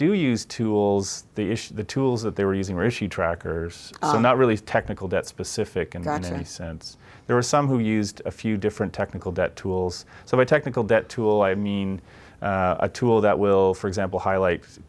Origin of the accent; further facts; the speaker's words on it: Canada; And I almost said Zed there. I'm Canadian, so.